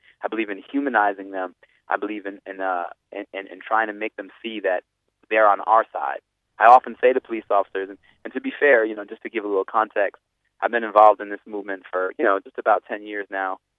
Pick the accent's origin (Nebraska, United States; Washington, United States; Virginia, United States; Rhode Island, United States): Rhode Island, United States; Providence; I'm from Providence, Rhode Island.